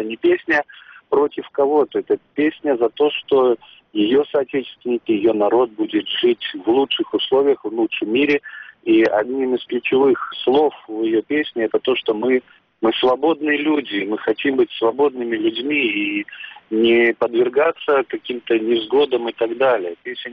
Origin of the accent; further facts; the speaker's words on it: Crimea, Ukraine; мы, крымские татары, которые уже при своей жизни прошли через очень многие такие трагичные и тяжелые политические события